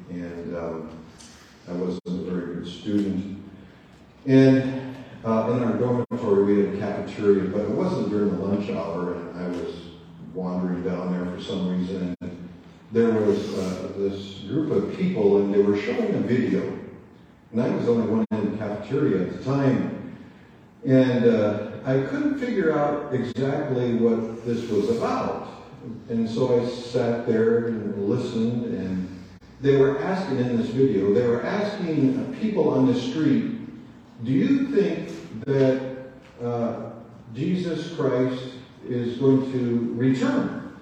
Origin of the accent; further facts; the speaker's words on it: Iowa, United States; So I went back to my hometown, because I was out in Colorado at the time, came back to Iowa